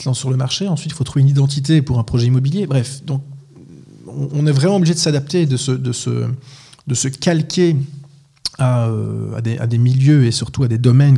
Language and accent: French; Belgium; là ici en Europe, enfin en Belgique en particulier, j'ai grandi en Belgique